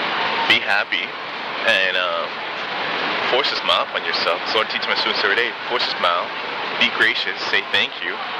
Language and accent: English; Santiago, Santiago Metropolitan Region, Chile; Yes, I'm from Santiago.